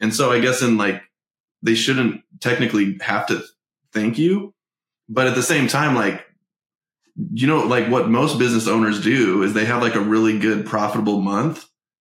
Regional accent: Albuquerque, New Mexico, United States; I'm from Albuquerque. My wife's from here.

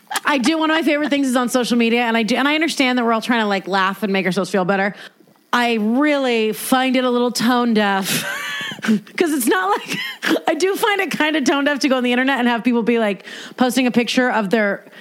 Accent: California, United States; born there; Oh, I was born here. So I'm a Californian.

